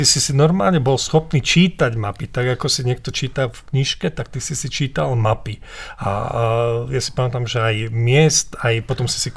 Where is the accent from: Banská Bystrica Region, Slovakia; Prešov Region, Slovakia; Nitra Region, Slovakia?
Banská Bystrica Region, Slovakia; Revúca; Ja som schopný zablúdiť v mojom rodnom meste Revúca, ktoré fakt? Má ja neviem, 13 000 obyvateľov.